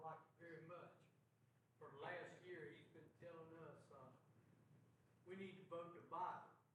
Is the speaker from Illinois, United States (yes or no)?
no; North Carolina, United States; North Carolina.